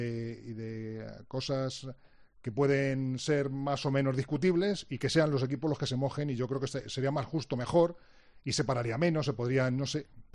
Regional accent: Madrid, Community of Madrid, Spain; Yo soy de Madrid, pero estuve trabajando en Málaga 3 años, los 3 años primeros de mi profesión, cuando me fui a trabajar allí en el año 89

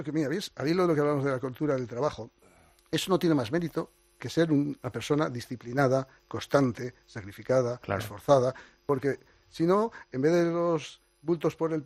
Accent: Haro, La Rioja, Spain; De mi pueblo de Aro.

